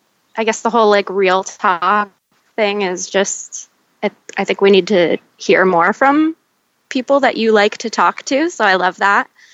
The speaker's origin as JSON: {"language": "English", "region": "New Jersey", "country": "United States", "lives_now": "San Diego, United States", "said": "But I live in San Diego right now, but I'm originally from New Jersey, so I feel like I got to mention that."}